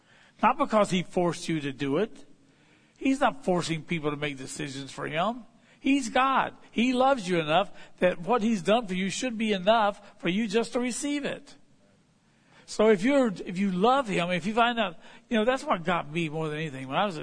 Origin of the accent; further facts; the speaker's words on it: Virginia, United States; accent: southern; moved away; also born or lived in Ohio; People looked at me and thought I was prejudiced just because I came from Virginia. And I lived in Ohio.